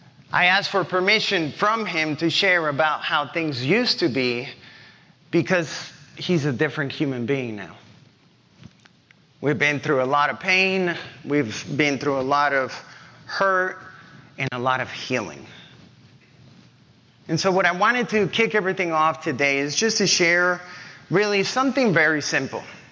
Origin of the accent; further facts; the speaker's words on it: Colombia; when I was growing up in Colombia, I actually remember it all like a movie.